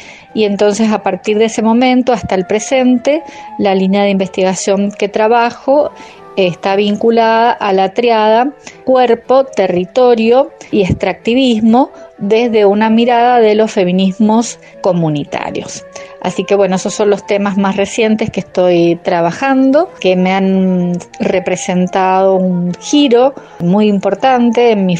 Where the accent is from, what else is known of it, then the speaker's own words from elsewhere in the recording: Mendoza, Argentina; born there; Yo nací en Mendoza ya en 1962 y la verdad es que me siento muy dichosa de estar en esta provincia y en el Gran Mendoza.